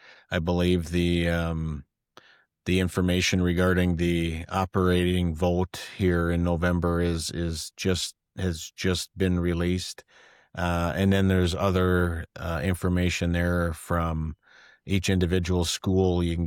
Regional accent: Grand Forks, North Dakota, United States; Well, I'm from Grand Forks, North Dakota, about 80 miles to the north.

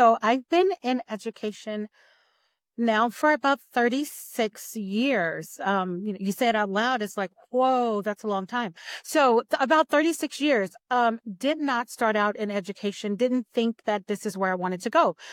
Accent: Texas, United States; now in Minnesota, United States; And we are from Texas originally, the Dallas-Fort Worth area, and now we reside in Minnesota.

